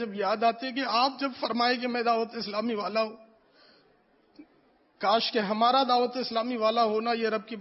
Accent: Kanpur, Uttar Pradesh, India; کانپور کے ہیں

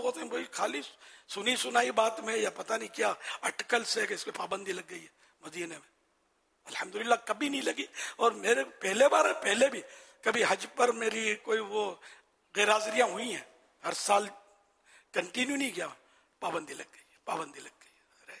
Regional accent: Pakistan; میں پاکستانی ہوں الحمدللہ, اور ویسے ساری دنیا میں ہم لوگ کام کرتے ہیں

